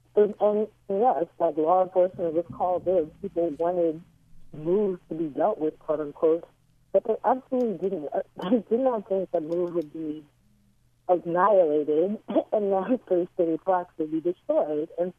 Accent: Philadelphia, Pennsylvania, United States; and I'm actually from Philadelphia and was a child when that happened and lived maybe 15 blocks away.

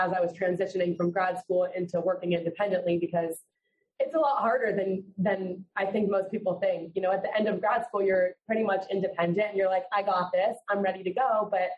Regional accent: Fort Lauderdale, Florida, United States; So I'm from Fort Lauderdale. So I started local and just started calling, you know, all of the hospitals near me and through the state.

